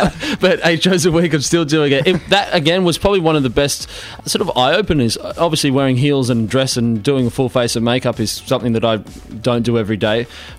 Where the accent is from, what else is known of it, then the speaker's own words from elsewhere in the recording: Sydney, New South Wales, Australia; coming from the Northern Beaches in Sydney, no one was really like, who are you, where are you from?